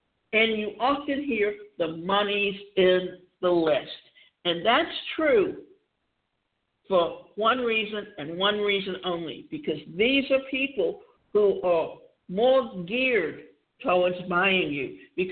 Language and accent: English; Georgia, United States; I'm from Georgia. We kind of talk funny sometimes, but never underestimate us.